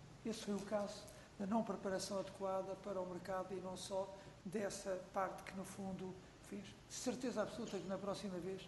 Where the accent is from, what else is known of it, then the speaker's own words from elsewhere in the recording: Portugal; como somos portugueses